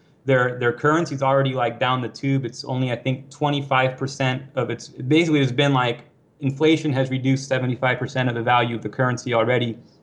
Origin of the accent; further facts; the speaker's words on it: United States; but I'm just being objective here. I'm from the United States.